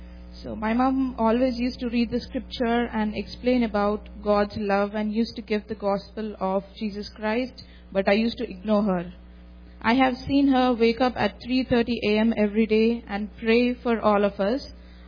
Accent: India; born and brought up in India. My mother is a Christian

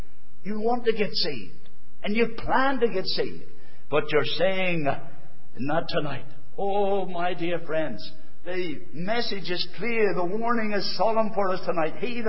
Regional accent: Dromara, Northern Ireland, United Kingdom; I grew up in Drumara, just a little out the way there

